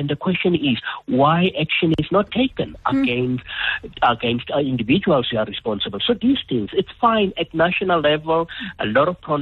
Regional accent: South Africa; I don't think we are South African citizens, what I would call a radical, to such an extent that they will not be sympathetic to some of the challenges that our government face.

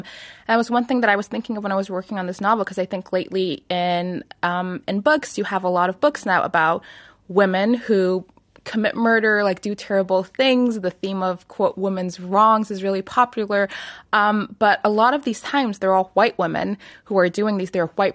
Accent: Myanmar; as a woman growing up in Myanmar

